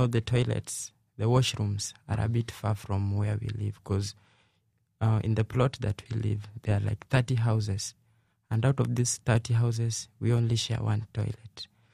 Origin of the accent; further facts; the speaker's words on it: Kibera, Nairobi, Kenya; That's where we were born and brought up in Kibera.